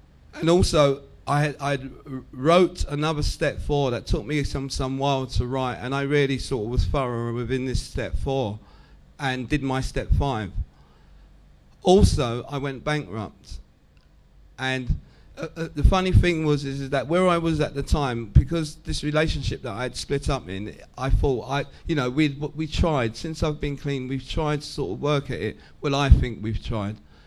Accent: London, United Kingdom; I come from London

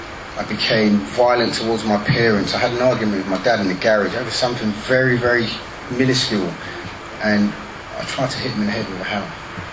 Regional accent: London, United Kingdom; I was brought up in Wembley, Northwest London.

